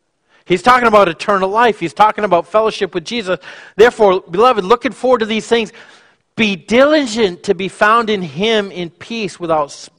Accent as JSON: {"language": "English", "region": "Maine", "country": "United States", "tie": "born or raised there", "said": "I grew up in Maine. I used to boil my own maple syrup."}